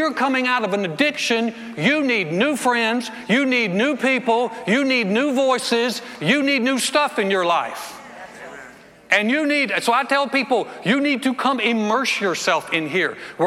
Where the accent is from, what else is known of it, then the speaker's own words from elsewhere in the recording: North Carolina, United States; moved away as an adult; now in Texas, United States; And so I had just come to Texas from North Carolina. I was all into the Western experience. I was a semi-preppy frat kid from North Carolina. I moved to Texas.